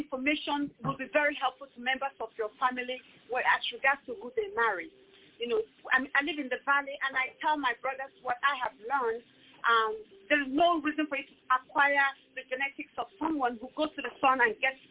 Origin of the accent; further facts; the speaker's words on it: Nigeria; now in United States; this is the most wonderful lecture that I've seen in all my stay in the United States. I'm from Nigeria.